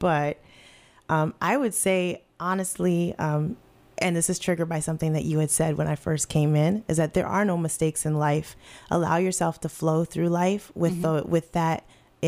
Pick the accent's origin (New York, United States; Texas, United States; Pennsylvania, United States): New York, United States; Liberty; now in Rochester, United States; I'm originally from a chicken town called Liberty, New York.